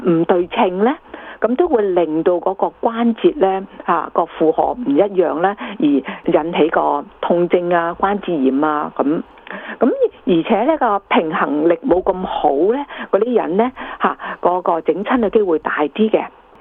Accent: China; 我哋中国人

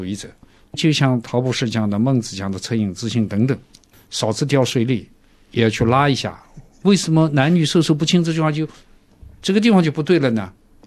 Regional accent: China; 你像我们中国人吃东西啊，有的时候故意找一点挑战

